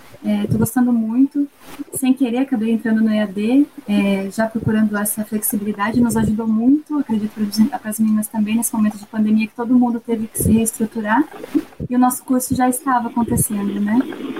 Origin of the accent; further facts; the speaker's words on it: Curitiba, Paraná, Brazil; Eu sou aqui de Curitiba